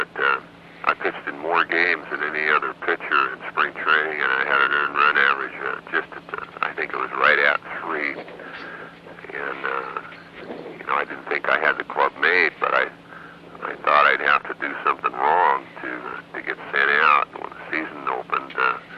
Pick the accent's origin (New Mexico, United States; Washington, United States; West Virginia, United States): Washington, United States; Spokane; I signed with an independent with the Spokane Indians, my hometown